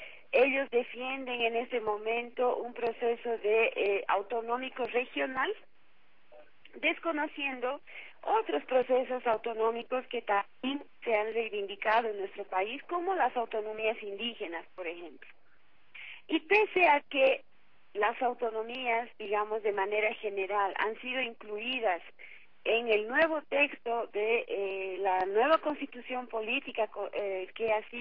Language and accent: Spanish; Bolivia; Nosotros como bolivianos, como pueblo, hemos perdido la esperanza en la justicia hace muchos años